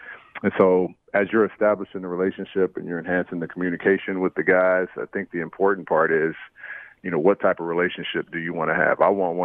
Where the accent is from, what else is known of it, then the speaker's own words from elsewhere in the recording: San Jose, California, United States; You know, Mark Spears and I, we grew up in San Jose. He was at a rival high school